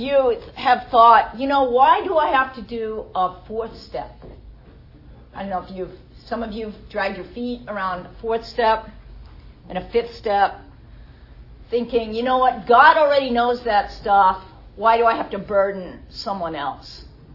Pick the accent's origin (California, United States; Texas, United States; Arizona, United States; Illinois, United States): Arizona, United States; growing up in Arizona, I have three older brothers.